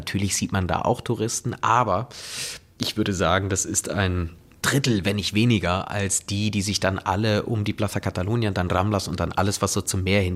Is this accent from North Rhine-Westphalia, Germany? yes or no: yes; Cologne, North Rhine-Westphalia, Germany; also ich am allerwenigsten als Kölner und Spanier, ne?